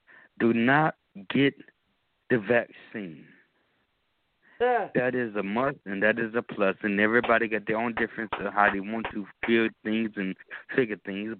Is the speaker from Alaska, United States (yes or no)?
no; Georgia, United States; now in Killeen, United States; I'm from Texas. I'm from Georgia. But I live in Texas right now. I'm in Killeen, Texas right now.